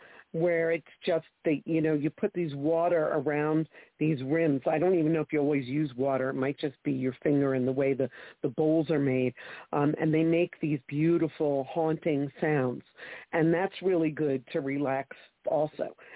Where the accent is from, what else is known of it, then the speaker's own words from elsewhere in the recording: New Jersey, United States; I am also from New Jersey, and I love your show.